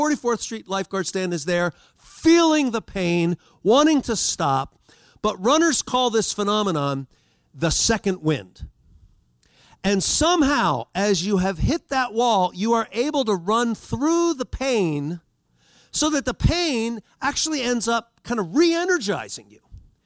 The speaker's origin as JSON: {"language": "English", "town": "Philadelphia", "region": "Pennsylvania", "country": "United States", "tie": "born or raised there", "said": "I mean, I grew up back in Philadelphia, big German mother."}